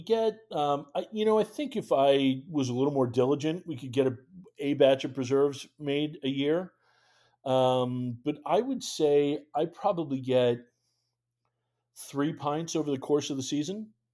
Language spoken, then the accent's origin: English; New England, United States; So growing up in New England, I am definitely partial to cranberries.